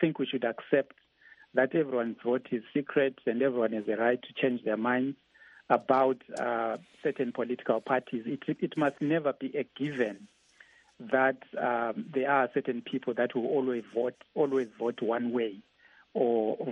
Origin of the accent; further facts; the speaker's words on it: Gwanda, Matabeleland South, Zimbabwe; English is a second language; also born or lived in Bulawayo; I'm from Bulawayo myself. I'm originally from Gwanda.